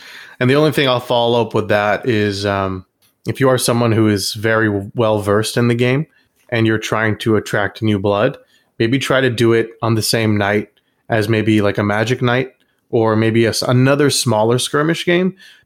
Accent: United States

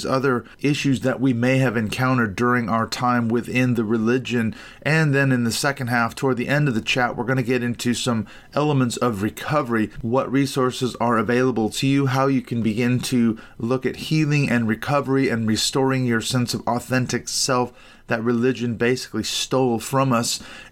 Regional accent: Portland, Oregon, United States; Portland Norm, who's from my hometown of Portland, Oregon

